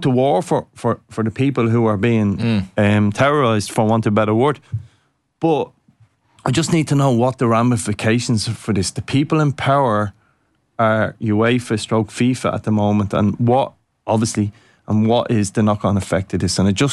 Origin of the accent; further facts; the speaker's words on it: Ireland; I think I'd say as an Irish nation, we would go, okay, we'll give the FAI